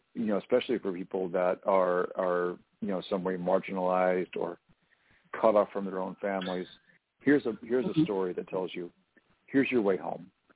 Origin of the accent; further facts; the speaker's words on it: the South, United States; I make angel biscuits because I'm from the South. And, you know, we got some culture here in the South